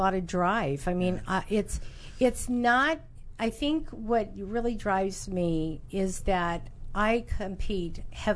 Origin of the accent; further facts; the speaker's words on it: Las Vegas, Nevada, United States; I was born and raised in Las Vegas.